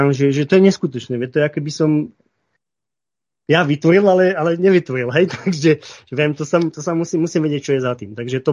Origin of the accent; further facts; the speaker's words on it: Vysoké Tatry, Prešov Region, Slovakia; ideme na Liptov a proste pochádzam z Vysokých, mňa to tam nepúšťalo